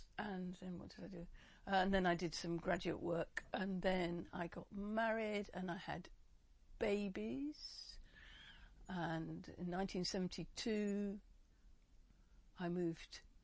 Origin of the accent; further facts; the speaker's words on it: London, United Kingdom; I'm a Londoner by birth. I went to a secondary modern school that had, I failed the 11 plus. I went to a secondary modern school that had a grammar stream. Then in 1965, I went to the University of Kent